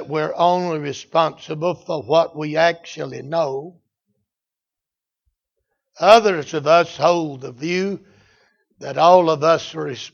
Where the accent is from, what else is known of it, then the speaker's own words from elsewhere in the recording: United States; I'm still an American, and I'm grateful to be an American.